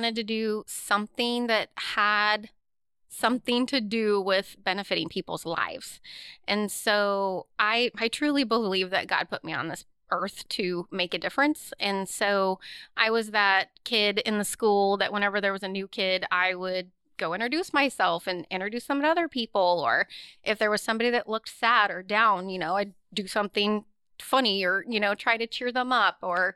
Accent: Astoria, Oregon, United States; I am from Astoria, Oregon.

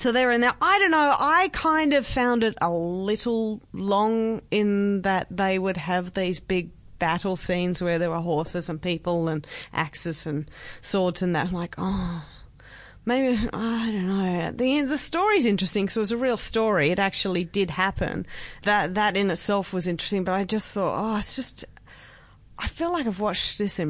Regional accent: Australia; But as an Australian, there were glaring moments. There were just words where he said military. Well, we don't say it that way. We say military.

